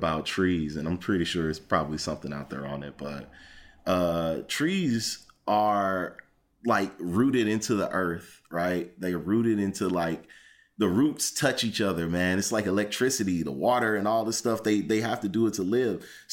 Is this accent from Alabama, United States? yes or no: no; St. Louis, Missouri, United States; when I was growing up in St. Louis, man, people love sitting out on their porch.